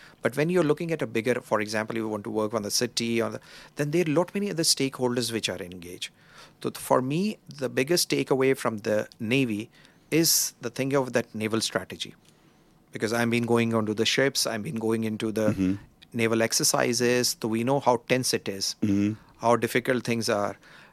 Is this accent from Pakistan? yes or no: yes; Karachi, Sindh, Pakistan; born there; English is a second language; moved away; I'm originally from Karachi.